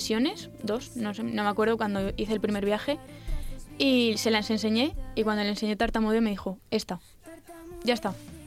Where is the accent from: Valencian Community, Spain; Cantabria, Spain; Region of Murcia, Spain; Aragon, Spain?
Valencian Community, Spain; Alicante; Que como vengo de Alicante, que está el aire húmedo, ahora llego a Madrid y se me seca la boca.